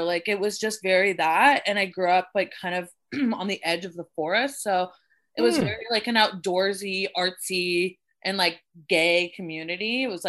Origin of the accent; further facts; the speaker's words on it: Portland, Oregon, United States; so I grew up in Portland, and Portland's such a weird place.